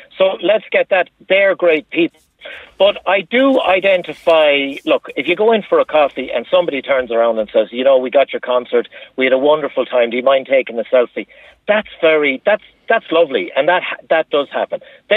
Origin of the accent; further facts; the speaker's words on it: Achill, Connacht, Ireland; I grew up when I was growing up in Achill. My father was a fisherman